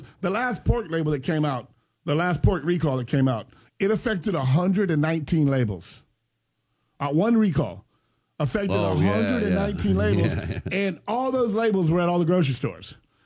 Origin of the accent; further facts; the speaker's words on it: Pahokee, Florida, United States; Well, I grew up in Pahokee.